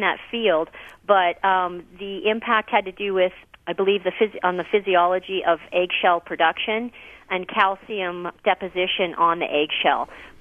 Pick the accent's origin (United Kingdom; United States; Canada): Canada; I'm a Canadian, and I started out at the University of Alberta in Edmonton, Alberta, Canada